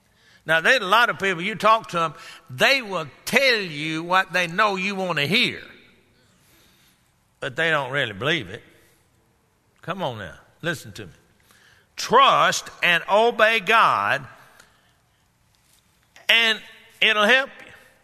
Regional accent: Texas, United States; like we say down in Texas, where I come here from

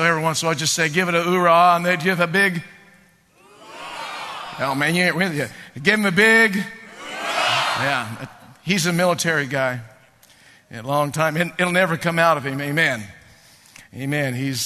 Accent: Hood River, Oregon, United States; When I graduated, I went back to my hometown, Hood River, Oregon

